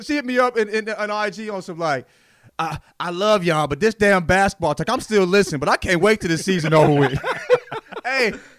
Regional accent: St. Louis, Missouri, United States; I'm from St. Louis, nigga.

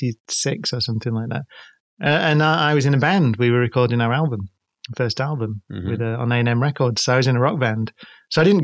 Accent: Manchester, North West England, United Kingdom; we're from Manchester

